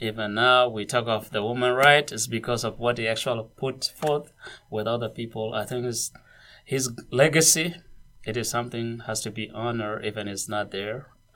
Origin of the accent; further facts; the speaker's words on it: Sudan; and then I'm from Sudan, and I married her.